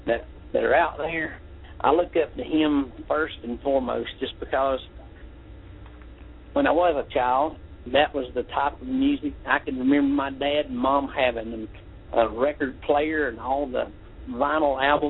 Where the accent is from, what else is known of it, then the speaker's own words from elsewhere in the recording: Clarksville, Georgia, United States; born there; Well, I was born in Clarksville, Georgia